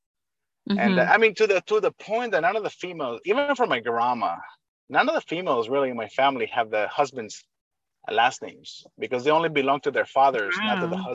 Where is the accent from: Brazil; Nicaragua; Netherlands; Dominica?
Nicaragua; now in United States; I'm originally from Nicaragua. I grew up in Nicaragua. I came to the States about in August 29th, 1989 to be exact.